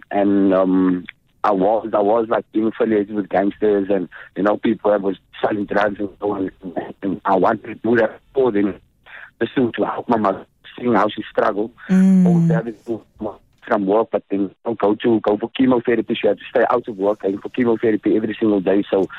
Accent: Cape Town, Western Cape, South Africa; Well, basically, you know, growing up on the Cape Flats, it's a constant war, right?

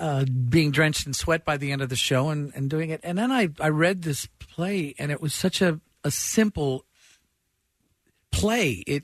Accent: Chicago, Illinois, United States; We were playing in my hometown of Chicago.

